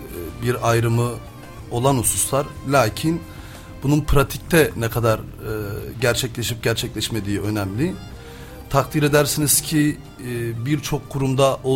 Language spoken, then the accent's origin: Turkish; Mardin, Turkey; now in Adana, Turkey; 30 yaşındayım. Mardinliyim. Orada doğup büyüdüm. Adana'da hukuk fakültesini kazandım.